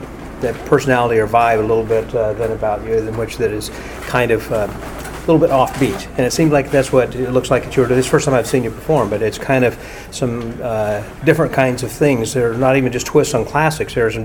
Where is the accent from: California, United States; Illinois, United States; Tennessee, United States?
Illinois, United States; I'm from Illinois originally, so I kind of... familiar with the area over there.